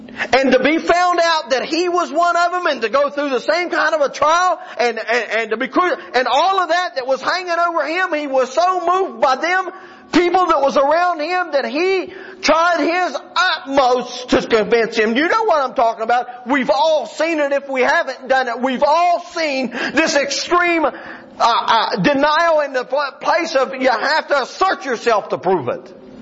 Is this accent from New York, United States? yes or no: no; West Virginia, United States; You know, it's hard for me to go anywhere and them not know my accent. Hey, this guy's from West Virginia. It's been that way all my life.